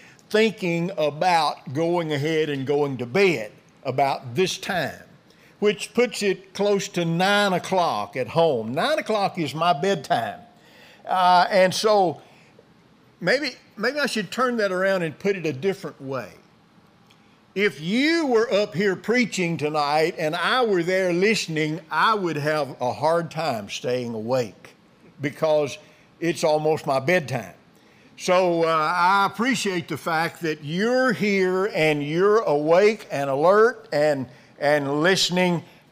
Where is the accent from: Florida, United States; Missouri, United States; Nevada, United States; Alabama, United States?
Alabama, United States; As you know, we are from Alabama. That's two time zones from here.